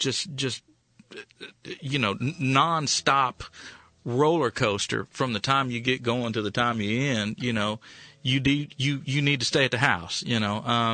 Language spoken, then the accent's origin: English; Fairfield, Ohio, United States; But I remember when he would roll into Hamilton, Ohio. I'm from Fairfield.